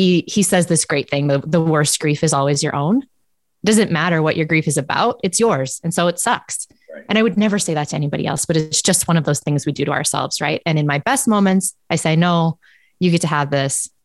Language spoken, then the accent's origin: English; United States; Also, that's probably just me, because I'm American. I seek it out.